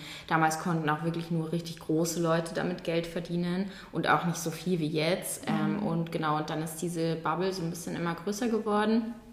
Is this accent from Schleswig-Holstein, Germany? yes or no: no; Munich, Bavaria, Germany; Also ich bin in München aufgewachsen, aber auch in keiner anderen deutschen Stadt gewohnt oder so. Bin dementsprechend dort auch zur Schule gegangen und habe dort studiert.